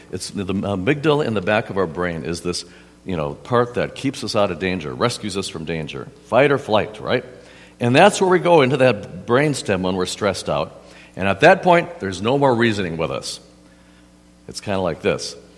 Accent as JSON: {"language": "English", "region": "Wisconsin", "country": "United States", "tie": "born or raised there", "moved": "yes", "said": "And I never imagined in a million years I would leave Wisconsin, my hometown, right?"}